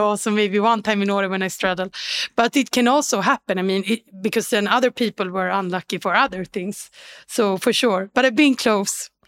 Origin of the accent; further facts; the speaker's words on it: Sweden; English is a second language; You know, I'm from Sweden.